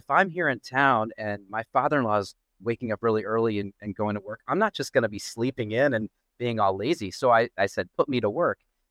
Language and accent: English; Georgia, United States; moved away as an adult; now in Nebraska, United States; So I'm from a suburb of Atlanta.